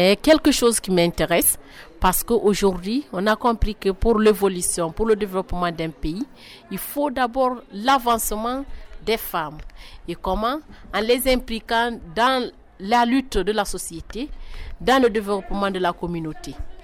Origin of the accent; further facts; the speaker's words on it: Guinea; Je viens de la Guinée